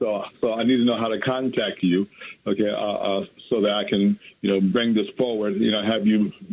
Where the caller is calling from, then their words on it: New Jersey, United States; Okay, I'm from New Jersey.